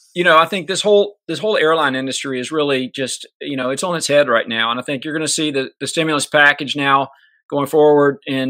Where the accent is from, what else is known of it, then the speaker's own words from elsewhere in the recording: South Carolina, United States; They have a very large manufacturing facility here in my home state of South Carolina.